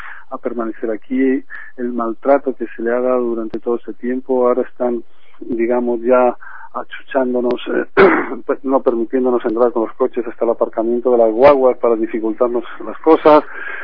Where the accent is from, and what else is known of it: Spain